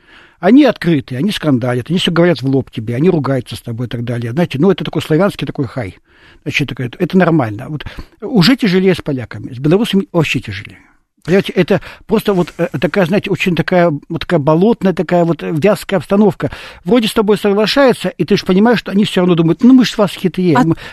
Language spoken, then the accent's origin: Russian; Vladivostok, Primorsky Krai, Russia; born there; я же наполовину минчанин, хотя я русский человек, родился в Дальнем Востоке, Владивосток и так далее.